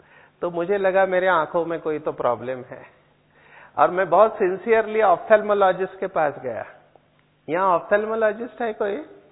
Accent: Maharashtra, India; Actually I am from Sindhudurg district of Maharashtra, जो गोवा के border पे है, और वहां का स्टेपल डाइट है फिश एंड राइस, तो बचपन से वही खाया था।

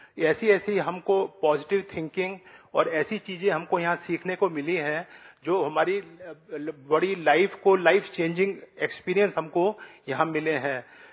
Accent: Delhi, India; दिल्ली से हूँ।

